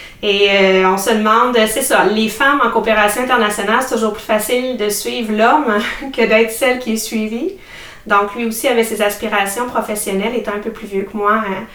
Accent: L'Assomption, Quebec, Canada; je suis native de l'Assomption. J'ai toujours été impliquée dans ma région. J'ai grandi avec un frère un peu plus jeune que moi, avec 2 parents qui sont toujours ensemble aujourd'hui. J'ai fait mes études à l'Assomption, au collège de l'Assomption.

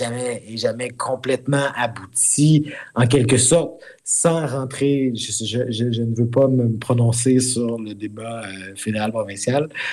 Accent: Quebec, Canada; accent: Québécois; La fierté du parler joual au Québec, d'accepter notre accent, de ne pas le sentir comme un accent.

